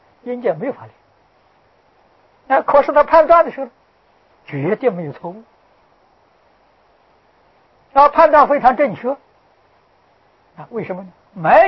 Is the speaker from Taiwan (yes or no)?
no; China; 我们中国人对于神有个定义啊